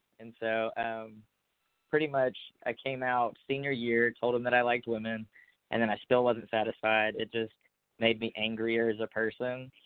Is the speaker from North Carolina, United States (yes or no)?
no; Louisiana, United States; now in Tennessee, United States; so I'm 24 years old. I live in Tennessee, so, you know, in the middle of the Bible Belt. But I'm originally from Louisiana